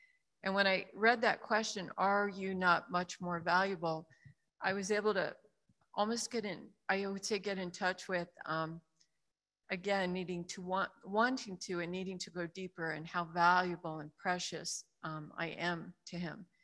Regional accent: United States; And as an American middle income, I read that and it's like, I don't really worry about those things

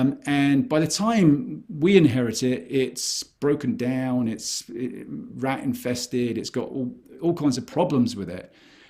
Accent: United Kingdom; I say that as a British person who comes from a country where people would just get on a boat, go anywhere in the world, and put a flag in the ground and say, right, this is ours now

